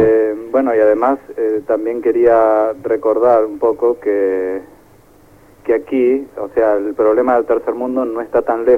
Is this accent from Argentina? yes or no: yes; Argentina; moved away; nací en Argentina, o sea que viví muchos años ahí